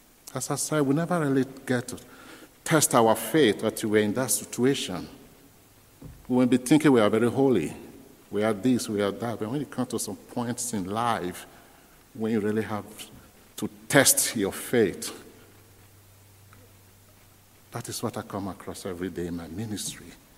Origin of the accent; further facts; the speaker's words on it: South, Nigeria; English is a second language; When I was growing up in Nigeria, I came from the southern part of Nigeria, the south. We are farmers.